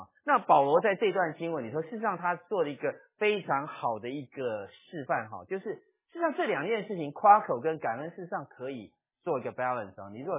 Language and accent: Chinese; China; 我们中国人不喜欢说赞美的话